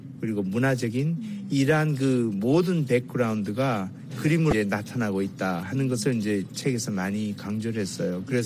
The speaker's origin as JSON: {"language": "Korean", "country": "South Korea", "tie": "born there", "said": "제가 한국에서 태어났으니까"}